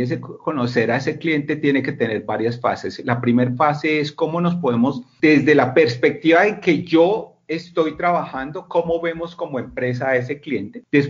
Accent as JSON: {"language": "Spanish", "country": "Colombia", "said": "si somos colombianos y latinos que amamos la Navidad"}